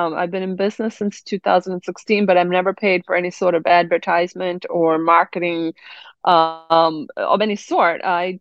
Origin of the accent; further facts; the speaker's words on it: Italy; moved away as an adult; now in Medford, United States; So I am in Medford, Mass. I grew up in Italy, however